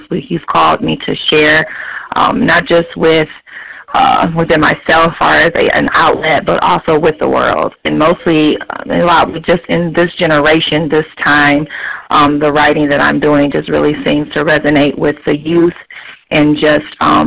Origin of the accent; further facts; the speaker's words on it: River Rouge, Michigan, United States; yes, I am from Michigan, River Rouge, Michigan. Actually, it's a really small little city outside of Detroit.